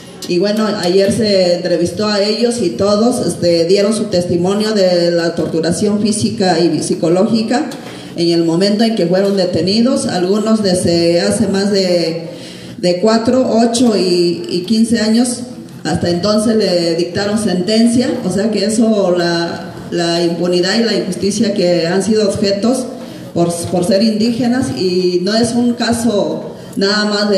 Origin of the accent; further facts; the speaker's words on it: Oaxaca, Mexico; somos de Oaxaca, del Observatorio de Derechos Humanos de los Pueblos